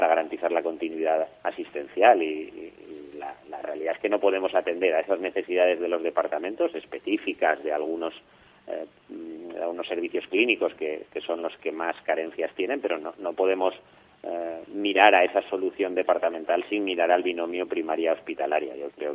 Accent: Castellón, Valencian Community, Spain; Yo soy de aquí, de Castellón

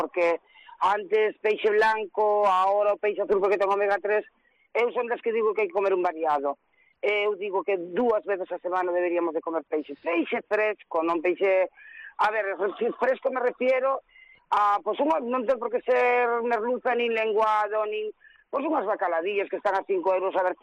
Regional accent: Portonovo, Galicia, Spain; Eu acordo de moi nena que nos sentábamos, porque son de Porto Novo, nos sentábamos como por calles ou así

